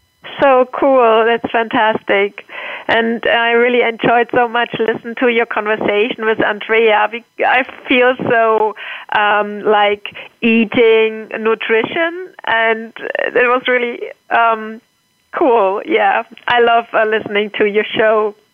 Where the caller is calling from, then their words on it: Hamburg, Germany; I'm calling in from Hamburg, Germany.